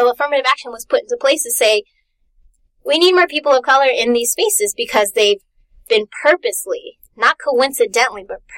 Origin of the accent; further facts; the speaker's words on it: California, United States; Well, I'm from the Bay, actually.